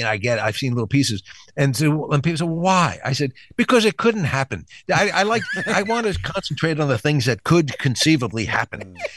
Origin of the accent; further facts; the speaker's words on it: New York, United States; now in Los Angeles, United States; me as a New Yorker, and I live in L.A., but I consider myself still in New York